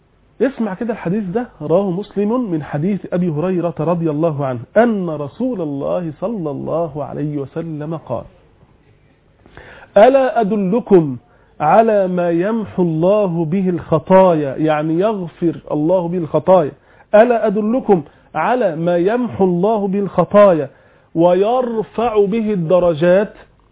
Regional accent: Egypt; واحنا عندنا في مصر في لغه يقول لك يكروت الوضوء.

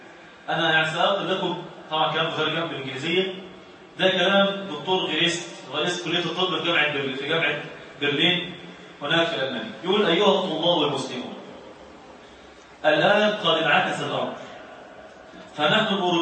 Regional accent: Egypt; احنا عندنا في مصر

